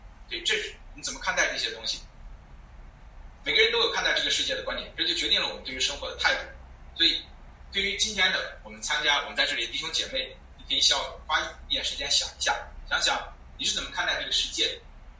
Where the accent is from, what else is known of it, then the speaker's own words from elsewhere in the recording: China; 我们中国人